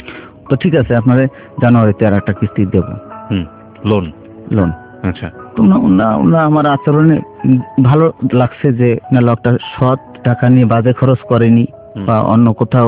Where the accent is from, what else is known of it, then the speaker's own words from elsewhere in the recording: Bagerhat, Khulna Division, Bangladesh; আমার গ্রামে বাগেরহাটে 66 শতকে 3 বিঘে জমি, তার মানে খুলনার 6 বিঘা জমি রাখা আছে।